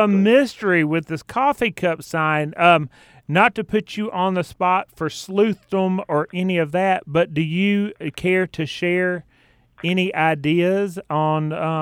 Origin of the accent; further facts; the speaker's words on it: Clover, South Carolina, United States; My hometown, Clover, South Carolina, one of the businesses down there has balloons